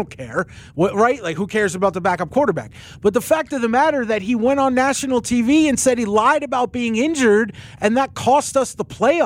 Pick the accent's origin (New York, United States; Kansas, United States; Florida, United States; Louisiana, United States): New York, United States; New York City; I grew up in New York. So my radio station growing up was The Fan in New York City.